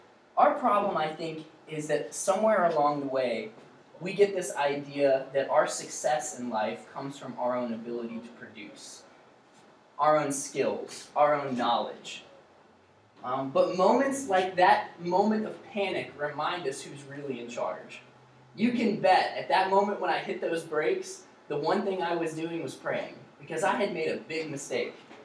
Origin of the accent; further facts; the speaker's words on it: Virginia, United States; But I'm originally from Virginia, the Central Virginia area, and so I'm married, been married about 3 years, and this weather is right at home for me.